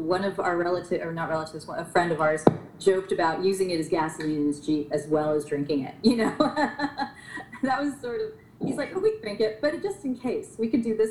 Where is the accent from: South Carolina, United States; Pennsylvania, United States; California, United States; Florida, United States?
California, United States; San Diego; I was familiar with mezcal because I grew up in San Diego.